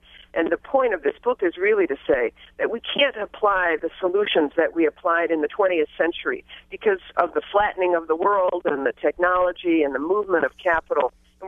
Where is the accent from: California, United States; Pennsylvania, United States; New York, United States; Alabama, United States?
California, United States; also born or lived in Canada; now in Michigan, United States; But I'm not from Michigan originally. I was born in Canada and was raised in California, and so I met my husband at law school, and I married Michigan, married the Midwest, and love it dearly.